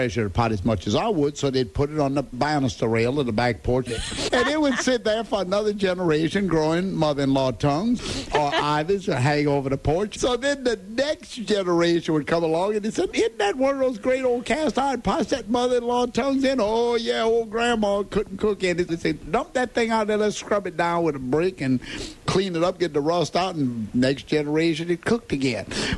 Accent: Louisiana, United States; back in those early days of growing up in St. James Parish, St. Jacques de Cabanossi, as they call it

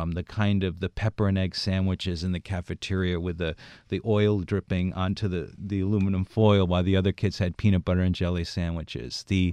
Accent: United States; I was American, I was born in the United States, and I had a pretty typically all-American childhood in some ways.

